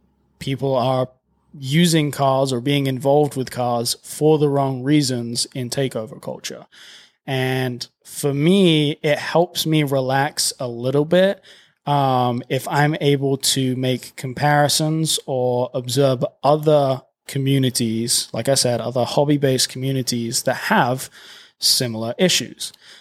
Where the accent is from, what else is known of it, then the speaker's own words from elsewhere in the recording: United Kingdom; now in United States; I know that this is specific to me being British, but football or soccer for you Americans, in England, everybody is involved with football.